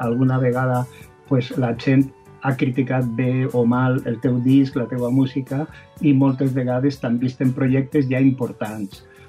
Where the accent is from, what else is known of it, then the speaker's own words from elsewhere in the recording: Valencian Community, Spain; first language Valencian; el meu projecte és en valencià, en la meva llengua.